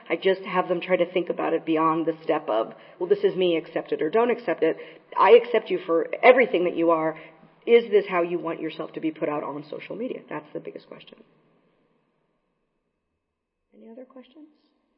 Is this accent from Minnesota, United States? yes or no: no; Santa Cruz, California, United States; a famous lesbian activist in my hometown of Santa Cruz, California.